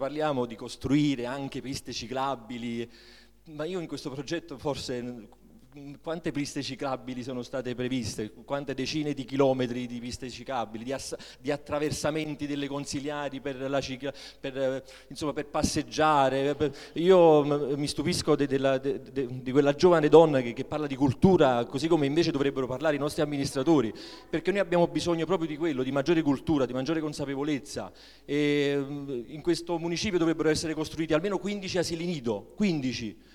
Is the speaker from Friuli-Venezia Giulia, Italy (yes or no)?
no; Naples, Campania, Italy; now in Rome, Italy; io sono napoletano di Napoli, non sono campano, sono napoletano, e quando sono venuto a Roma ho avuto la sensazione come di essere comunque ancora molto molto al sud